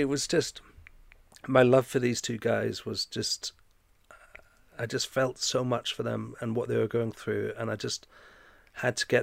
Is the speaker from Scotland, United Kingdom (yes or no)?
yes; Scotland, United Kingdom